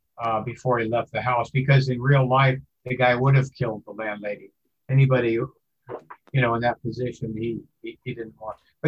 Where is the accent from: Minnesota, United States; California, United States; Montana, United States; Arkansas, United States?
California, United States; Calistoga; I grew up in Calistoga, which is 18 miles away, and so I went over there a lot of times, and I know the city very well.